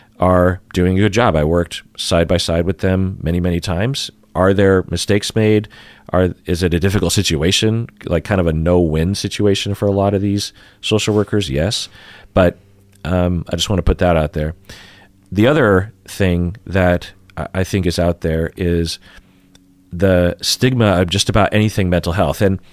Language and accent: English; Issaquah, Washington, United States; Well, I'm from Issaquah, Washington. Where are your parents from? Spokane, Washington. Where are your grandparents from? Eastern Washington.